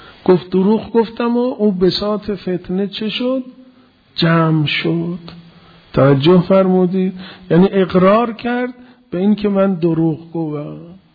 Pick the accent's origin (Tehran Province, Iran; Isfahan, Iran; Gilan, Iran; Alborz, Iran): Isfahan, Iran; چون میدونست من اصفهانیم دیگه،